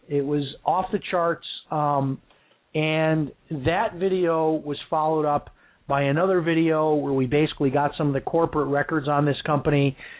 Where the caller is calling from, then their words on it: United States; I'm on a recorded line and I'm calling from the United States.